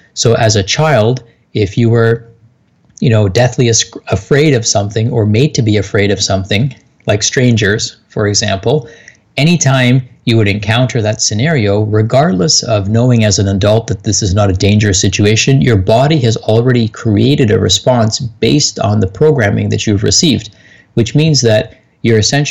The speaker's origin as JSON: {"language": "English", "town": "Toronto", "region": "Ontario", "country": "Canada", "tie": "born or raised there", "said": "my parents were immigrants, and, you know, I was born here I was born in Toronto, and we grew up in true scarcity"}